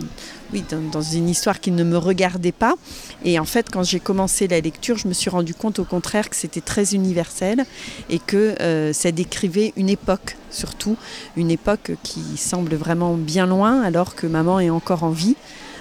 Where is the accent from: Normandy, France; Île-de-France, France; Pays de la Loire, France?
Normandy, France; born there; Et je dis que Nîmes est ma ville, en fait, de cœur. Mais je suis normande de naissance.